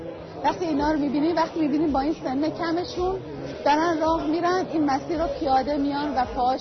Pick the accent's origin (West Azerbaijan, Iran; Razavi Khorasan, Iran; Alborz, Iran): Razavi Khorasan, Iran; Mashhad; پرستارم و از مشهد اومدیم اینجا برای خدمت.